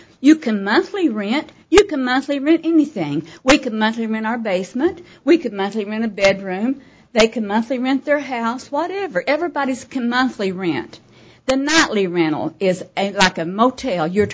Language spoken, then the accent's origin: English; Arkansas, United States; also born or lived in Denver; now in Branson, United States; we came here from Denver to retire in Branson, Missouri. I'm close to Arkansas, where I'm from, to my children.